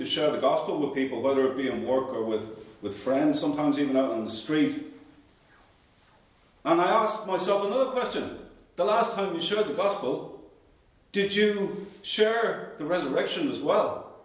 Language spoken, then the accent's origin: English; Ireland; growing up in Ireland, ever since I was a boy